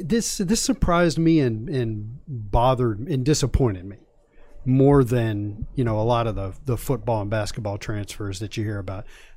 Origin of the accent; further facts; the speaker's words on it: Virginia, United States; And I grew up in Virginia.